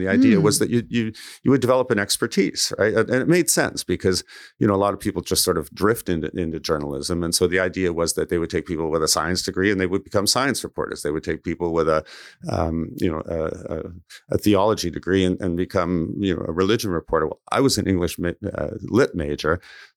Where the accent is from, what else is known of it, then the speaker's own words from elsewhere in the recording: Toronto, Ontario, Canada; hockey became part of the Saturday morning routine for me as a child growing up in Toronto